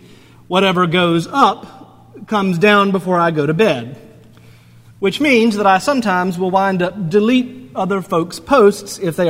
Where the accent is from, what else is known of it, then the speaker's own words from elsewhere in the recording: North Carolina, United States; my home state of North Carolina had a rather large vote this past week